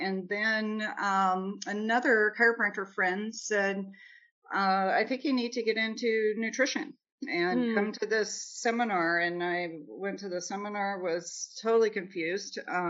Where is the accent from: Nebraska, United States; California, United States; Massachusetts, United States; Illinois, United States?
Nebraska, United States; So he's from Pennsylvania and I'm from Nebraska and we meet taking these prereqs.